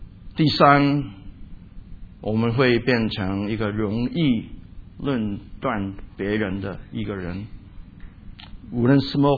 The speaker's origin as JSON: {"language": "Chinese", "region": "Guangdong", "country": "China", "second_language": "Chinese", "said": "因为我是广东人在讲官话"}